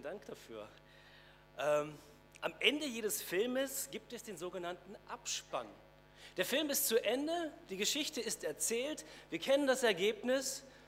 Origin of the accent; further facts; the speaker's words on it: Lage, North Rhine-Westphalia, Germany; In der Gemeinde in Lage, wo ich groß geworden bin und aufgewachsen bin